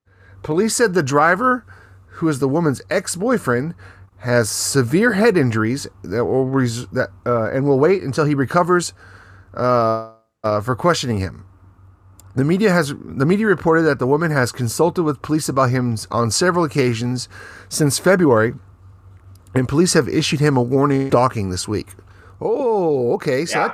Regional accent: Fukuoka, Japan; This is from my hometown. Lovely hometown of Fukuoka.

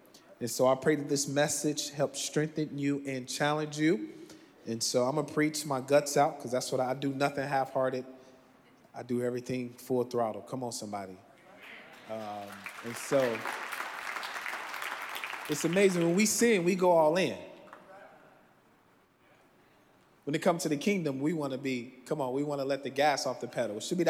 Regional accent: Chicago, Illinois, United States; So I am originally from Chicago. Born and bred. Shot town, stand up. Born and bred all my life.

